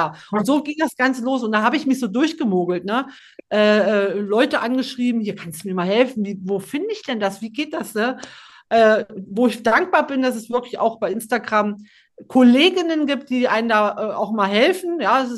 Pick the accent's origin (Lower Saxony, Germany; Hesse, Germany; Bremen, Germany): Hesse, Germany; Eschwege; Ich bin ja aus Eschwege, Maycake ja auch.